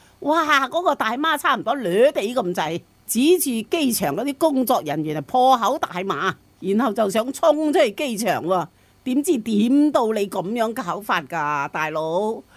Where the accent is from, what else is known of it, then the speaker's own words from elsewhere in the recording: Hong Kong; 有啲大陆人啊，仲离谱，话我哋香港人系乞衣、啊